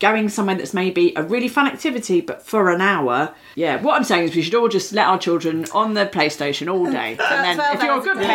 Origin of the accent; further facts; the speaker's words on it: Catford, London, United Kingdom; I grew up in Catford